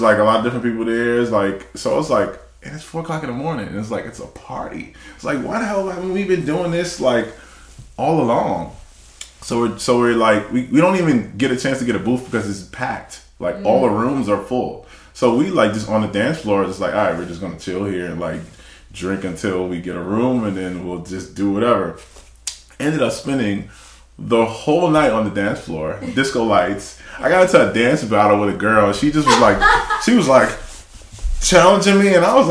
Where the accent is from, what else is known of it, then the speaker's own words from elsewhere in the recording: Michigan, United States; Oh, I'm from Michigan.